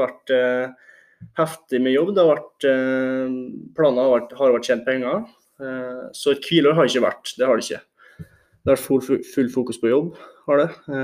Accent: Molde, Møre og Romsdal, Norway; jeg har vokst opp i Molde, ja. Mamma er fra Eidsvågen, og fatteren er fra en plass heter Fagerlia.

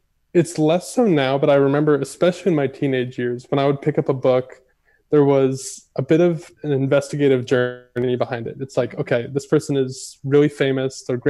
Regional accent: Florida, United States; also born or lived in Tacoma, Washington / Massachusetts; now in Austin, United States; And so when my dad retired from the military, we moved to Florida. So I more or less grew up there, spent I spent like 12 years in Florida before moving to Austin.

